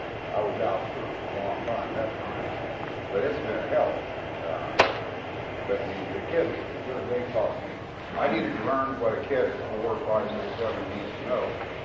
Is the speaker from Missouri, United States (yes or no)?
yes; Woodland, Missouri, United States; I was raised in Woodland, Missouri, and I was living in Woodland, Missouri.